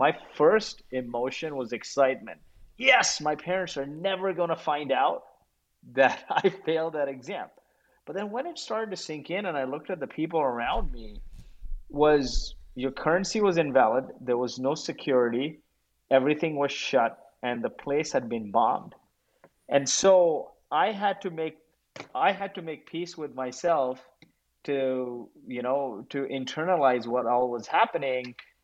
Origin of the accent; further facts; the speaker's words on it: Kuwait; I grew up in Kuwait, and I was a refugee of the Gulf War. And zooming back out some 30 years ago, I was a 9-year-old kid in Kuwait